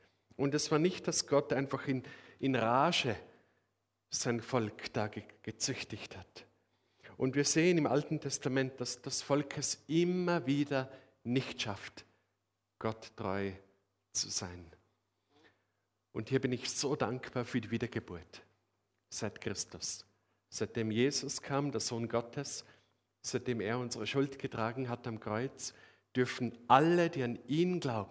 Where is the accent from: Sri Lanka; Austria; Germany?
Austria; Danke, dass euch auch mein Dialekt bekannt ist vom Peter Brock, der auch ein Österreicher ist.